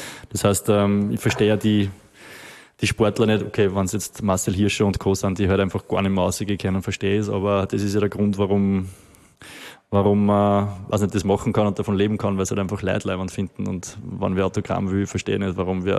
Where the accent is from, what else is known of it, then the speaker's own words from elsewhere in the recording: Steyr, Upper Austria, Austria; Ich komme halt momentan 5-mal vielleicht im Jahr nach Steyr. Also ich bin aus Steyr